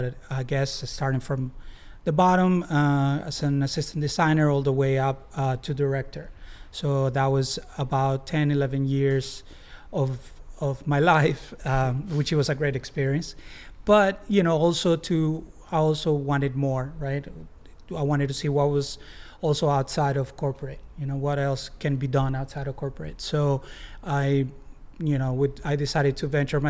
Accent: Guayaquil, Guayas, Ecuador; English is a second language; moved away as an adult; I'm from Ecuador, South America, from Guayaquil, Ecuador. I came here when I was 18

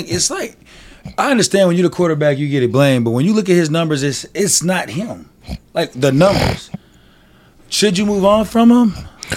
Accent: Denver, Colorado, United States; I say we because I'm from Denver, y'all

